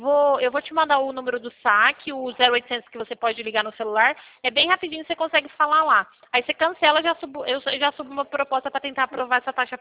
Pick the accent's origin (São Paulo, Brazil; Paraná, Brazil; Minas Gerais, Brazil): São Paulo, Brazil; Pirassununga; Sou de Pirassununga